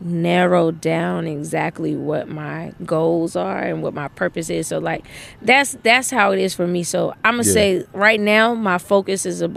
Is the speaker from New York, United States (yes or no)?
no; Maryland, United States; I'm from Maryland, Prince George's County, raised, born and raised.